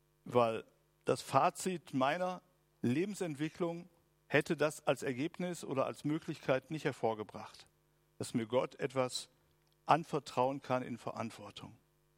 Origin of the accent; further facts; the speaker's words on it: Essen, North Rhine-Westphalia, Germany; Ich komme aus der Zeit, wo es tatsächlich in einer Großstadt für Essen in meiner Kindheit nur Tante-Emma-Läden gab.